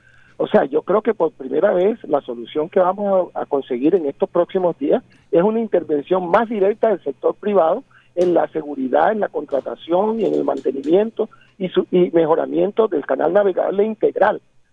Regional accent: Barranquilla, Atlántico, Colombia; yo te aseguro, como barranquillero y como industrial y empresario de aquí

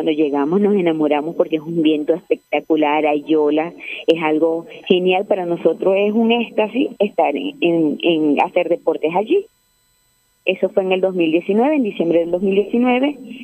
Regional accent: Colombia; Como yo soy colombiana, yo abrí el registro.

